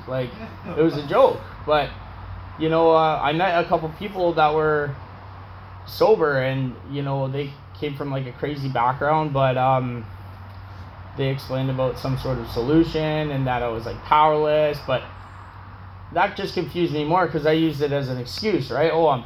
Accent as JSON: {"language": "English", "town": "Calgary", "region": "Alberta", "country": "Canada", "said": "You know, I came from Calgary"}